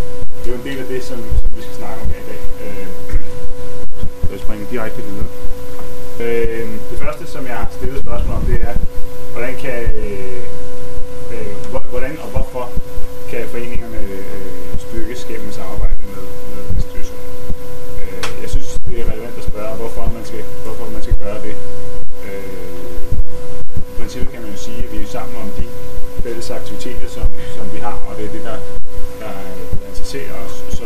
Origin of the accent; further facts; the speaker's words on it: Pakistan; udover det, så er jeg fra Pakistan